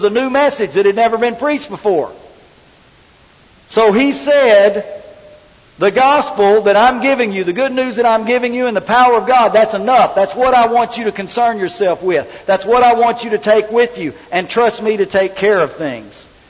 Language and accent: English; Arkansas, United States; Well, I'm from Arkansas. I have notions of what tea is.